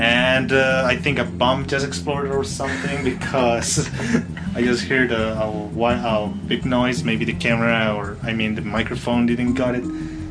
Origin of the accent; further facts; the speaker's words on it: Colombia; English is a second language; Actually, remember, we are from Colombia.